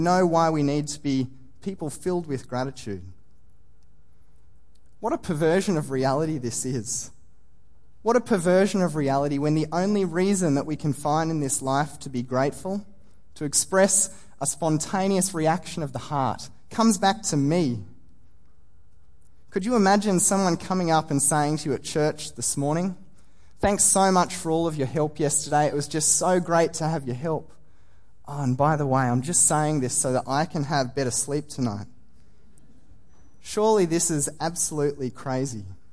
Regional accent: Queensland, Australia; It's a tough gig being a Queenslander in New South Wales when it goes wrong.

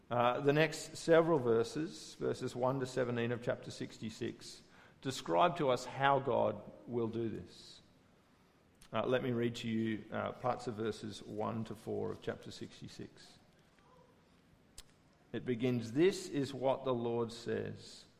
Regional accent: Chapel Hill, Queensland, Australia; also born or lived in Sydney; I grew up in Chapel Hill, which is a hilly suburb with no trains. Except for our time in Sydney, as a couple, we never really lived anywhere close enough to a train line to make regular use of it.

